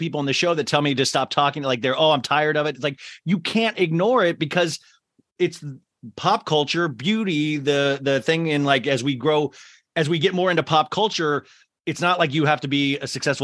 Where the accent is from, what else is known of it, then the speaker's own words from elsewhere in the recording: Kansas, United States; And I grew up in Kansas.